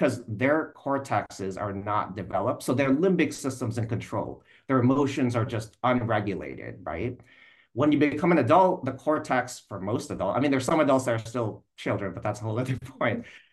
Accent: United States; now in San Francisco, United States; and again, I love the US, I'm American, but loneliness is everywhere here. I mean, I'm in San Francisco area.

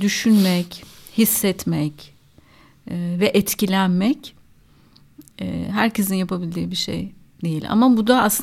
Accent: Ankara, Turkey; biz Ankaralıyız. Ankara'da olmuştum ameliyatı.

